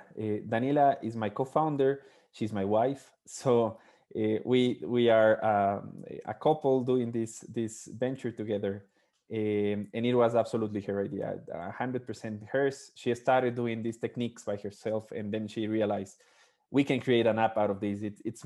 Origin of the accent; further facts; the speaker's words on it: Ecuador; moved away; also born or lived in Australia; I'm originally from Ecuador in South America.